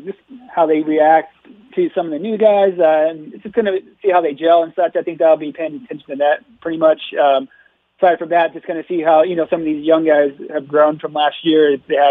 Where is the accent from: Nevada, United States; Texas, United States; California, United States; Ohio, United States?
Nevada, United States; Las Vegas; just because we're from Vegas.